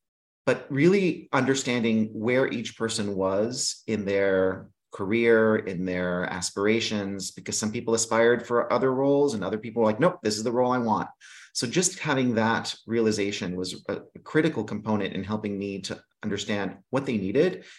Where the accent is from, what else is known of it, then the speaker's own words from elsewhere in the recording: Greece; I was raised in Greece. … I'm actually more Greek than I am German.